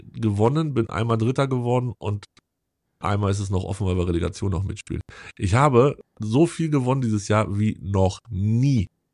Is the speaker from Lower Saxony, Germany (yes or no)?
yes; Garbsen, Lower Saxony, Germany; Also es gibt halt einen in Garbsen, wo ich herkomme, wo quasi alle liegen, die ich kenne.